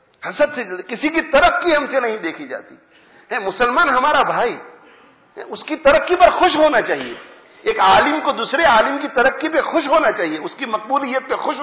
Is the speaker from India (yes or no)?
yes; India; born there; میں پاکستانی نہیں, ہندوستان میں میری پیدائش ہوئی ہے.